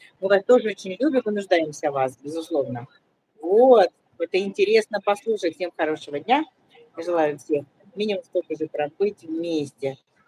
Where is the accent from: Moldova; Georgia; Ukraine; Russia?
Russia; moved away; Ну, мы выезжали из России, там были вообще пустые магазины